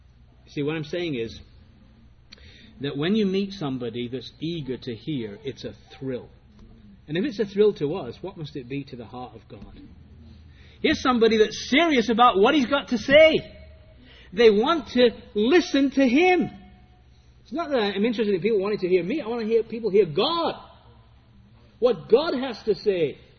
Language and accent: English; England, United Kingdom; I remember growing up in England